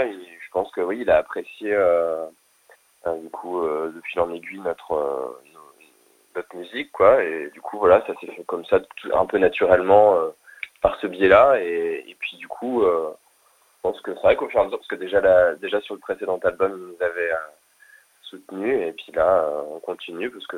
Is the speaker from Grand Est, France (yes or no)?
yes; Charleville-Mézières, Grand Est, France; now in Lille, France; moi je viens de Charleville-Mézières, dans les Ardennes, donc on se connaît depuis l'enfance